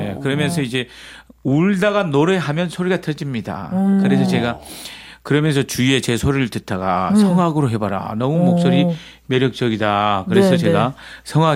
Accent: Gageodo, South Jeolla, South Korea; born there; 제가 처음에 철공소 가거도의 섬에서 태어났고요.

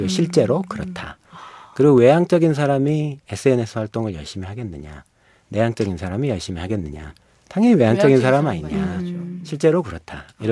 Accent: South Korea; 내가 한국 사람이기 때문에 갖는 그래서 좀 딜레마가 있는 것 같아요.

